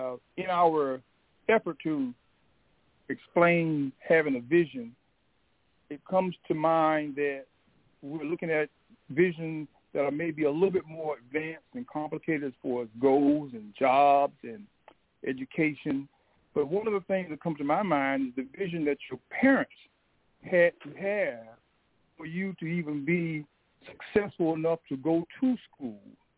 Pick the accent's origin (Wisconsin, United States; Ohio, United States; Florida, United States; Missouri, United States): Missouri, United States; St. Louis; I'm from St. Louis.